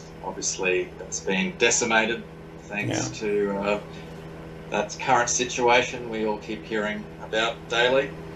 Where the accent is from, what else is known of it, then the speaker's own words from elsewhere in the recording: Australia; Obviously, I'm Australian, and my wife is Japanese.